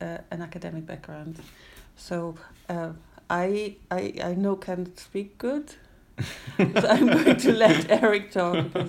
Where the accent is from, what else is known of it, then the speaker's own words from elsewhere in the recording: Germany; English is a second language; also born or lived in Sweden; now in London, United Kingdom; I'm from Germany and live in London and have lived in Sweden before.